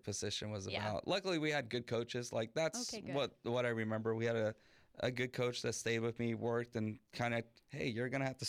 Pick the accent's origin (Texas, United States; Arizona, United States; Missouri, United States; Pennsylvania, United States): Arizona, United States; Yuma; So I grew up here in Yuma.